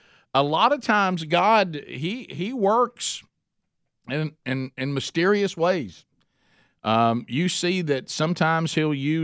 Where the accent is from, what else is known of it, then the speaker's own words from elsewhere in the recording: Oxford, Alabama, United States; in my hometown, Oxford, Alabama. It's almost halfway between Atlanta and Birmingham for those of you that will be traveling.